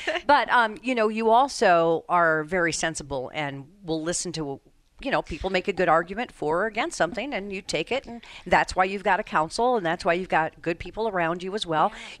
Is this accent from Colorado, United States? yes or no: yes; Colorado, United States; But it is, I am ashamed of my home state of Colorado.